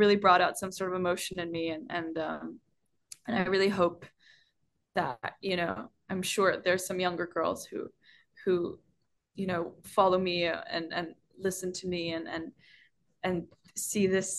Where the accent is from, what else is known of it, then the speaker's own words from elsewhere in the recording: Iceland; I'm half Chinese and growing up in Iceland is it's a very homogenous country.